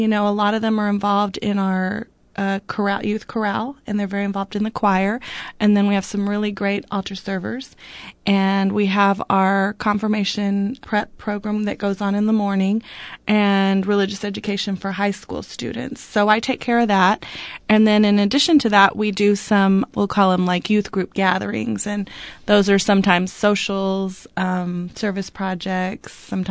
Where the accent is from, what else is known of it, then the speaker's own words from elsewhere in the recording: Alice, Texas, United States; I'm actually from Alice, and I grew up in the home parish of St. Joseph in Alice. And I went to Catholic school there.